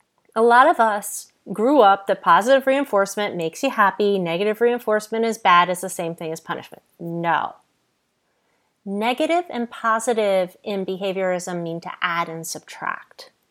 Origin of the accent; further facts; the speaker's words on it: Northeast, United States; I'm from the Northeast, I talk very, very fast, and sometimes my accent gets in the way